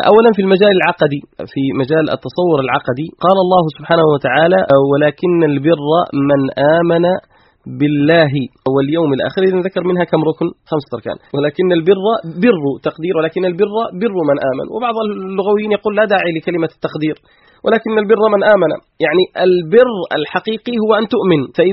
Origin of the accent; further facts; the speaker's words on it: Yemen; كان عندنا في اليمن شيء اسمه مصلحة الواجبات